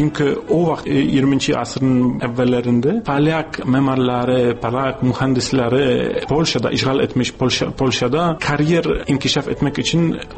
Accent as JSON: {"language": "Azerbaijani", "country": "Kazakhstan", "accent": "Kazakh", "second_language": "Azerbaijani", "said": "Ona görə Azərbaycan dili mənim üçün biraz yaxındır. Aksentim mən bilirəm biraz qobuddur. Çünki Qazaq dili biraz qobud dilidir."}